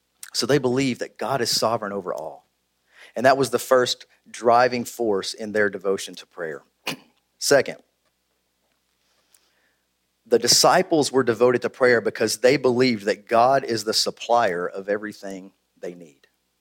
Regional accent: Winchester, United States; to add a third campus over in Winchester, which is my hometown.

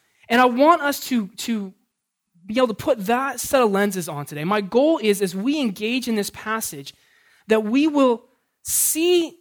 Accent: California, United States; I grew up in California, so we visited snow.

